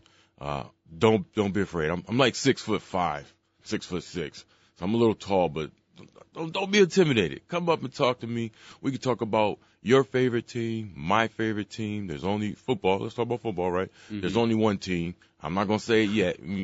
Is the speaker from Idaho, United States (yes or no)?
no; Hartford, Connecticut, United States; also born or lived in Bloomfield; So I'm from Connecticut. Originally Connecticut, a small town. Well, it's not really a small town, but a town called Hartford. Was born and raised, jumped out of Hartford and went over to Bloomfield, about 5 minutes up the road